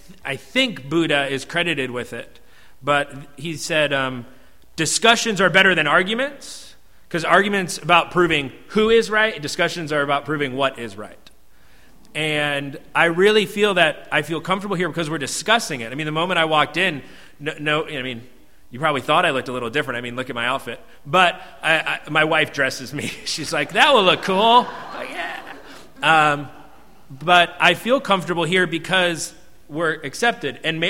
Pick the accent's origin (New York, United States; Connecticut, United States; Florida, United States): Connecticut, United States; I grew up in the North in Connecticut and had no concept of privilege, right?